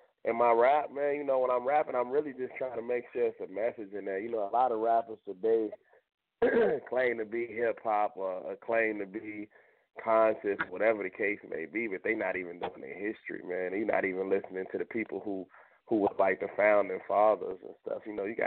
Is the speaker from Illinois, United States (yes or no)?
yes; Chicago, Illinois, United States; I mean, I was growing up in Chicago, but I was, like, a fan of East Coast rap, you know.